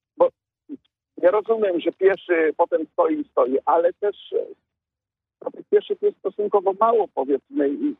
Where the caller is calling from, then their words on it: Poznań, Greater Poland Voivodeship, Poland; A u nas w Poznaniu jest tak, szczerze, jak złamiesz przepis, przyspieszysz, zdążysz.